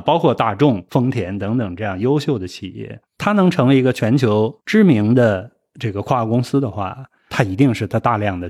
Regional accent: Northeast China, China

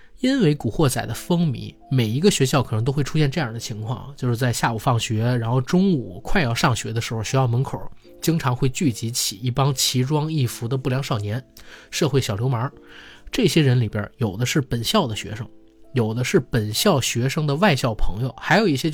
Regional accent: Beijing, China; 我们北京话叫切，就是切了钱

